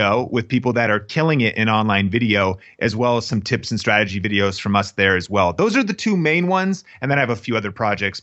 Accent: Seattle, Washington, United States; now in Las Vegas, United States; I'm based here in Las Vegas. I'm originally from Seattle, and that's where we met. We actually met, grew up in the same kind of small town, same area.

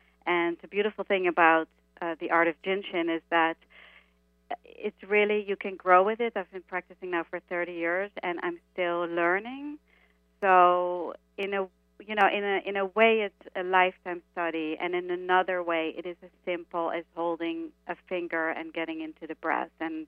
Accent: Netherlands; moved away as an adult; As for myself, I came from Holland 30 years ago to be a dancer.

